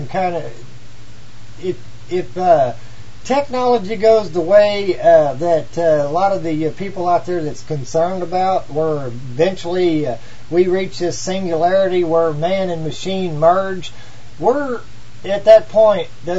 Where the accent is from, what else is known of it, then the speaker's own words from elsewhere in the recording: Missouri, United States; accent: redneck; I got maybe a redneck accent, according to some people. I'm from Missouri or whatever.